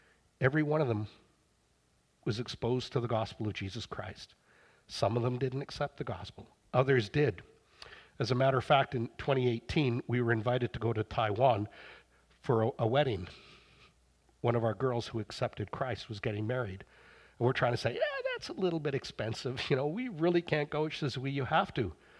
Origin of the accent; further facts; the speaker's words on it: Ireland; I happen to have a genetic disposition that means I don't change my mind very often. I'm Irish.